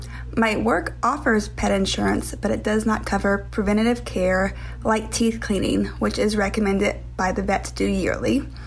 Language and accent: English; Houston, Texas, United States; I'm from Houston, Texas.